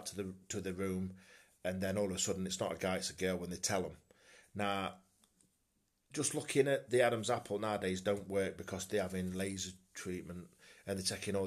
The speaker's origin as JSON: {"language": "English", "region": "England", "country": "United Kingdom", "said": "I'm English"}